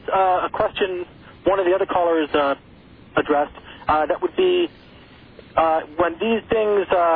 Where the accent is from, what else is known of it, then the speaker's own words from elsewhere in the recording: New York, United States; The fact of the matter is, I was from Rockland County, New York.